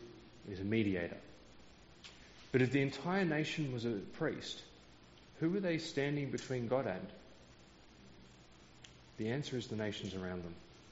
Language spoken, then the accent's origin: English; Ballarat, Victoria, Australia; Now, I grew up in Ballarat.